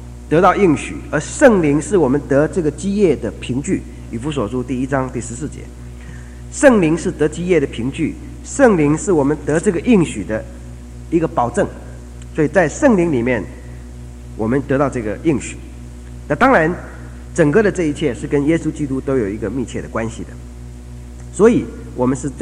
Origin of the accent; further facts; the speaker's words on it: China; 然后最后当然我们中国人都会自我介绍，然后会盘根问底